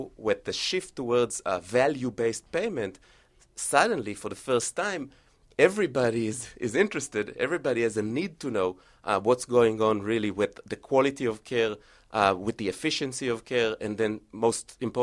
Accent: Israel; English is a second language; now in United States; I'm semi-Americanized. I came here from Israel about 12, 13 years ago.

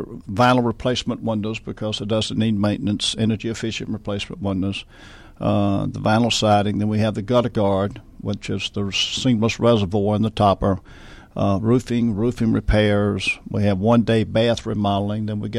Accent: Augusta, Georgia, United States; accent: southern; You can tell by my southern accent, I'm not from New Jersey. But coming from Augusta, Georgia

